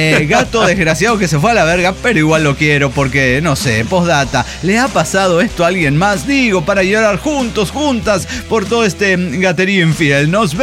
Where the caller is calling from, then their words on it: Ferrara, Emilia-Romagna, Italy; desde Ferrara, Italia